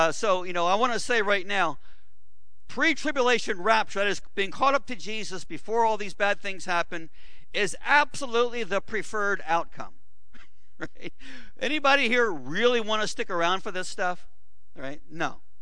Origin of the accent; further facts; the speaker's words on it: Milford, Delaware, United States; I grew up down in Delaware, you know, Milford.